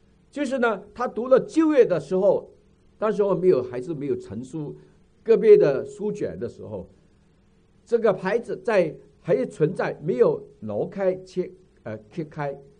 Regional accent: Chaozhou, Guangdong, China; 我说我本身是潮州人，但是我没有从来没有这个经验用潮州话，我讲潮州话也讲得不好

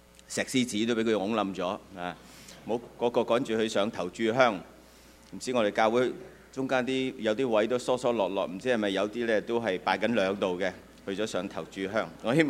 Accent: Hong Kong; now in Canada; 在国内的朋友打即我们跟他greet 的时候，他说新年好，我们香港人就恭喜发财

